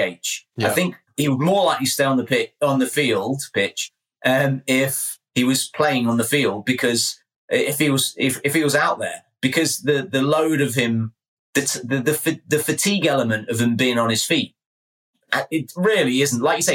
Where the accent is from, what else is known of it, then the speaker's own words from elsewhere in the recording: England, United Kingdom; Remember, I'm English, so you have to be kind.